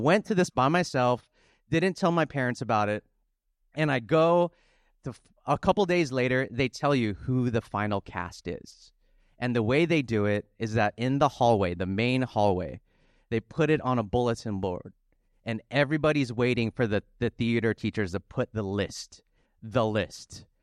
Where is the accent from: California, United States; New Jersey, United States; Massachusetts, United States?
New Jersey, United States; I grew up partly in South New Jersey, which is about where I live, is about 20 minutes away from Philadelphia.